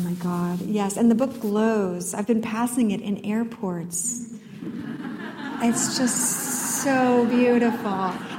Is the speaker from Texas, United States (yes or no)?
no; California, United States; You know, I grew up with horses in the Central Valley in California, but I was like a cowgirl.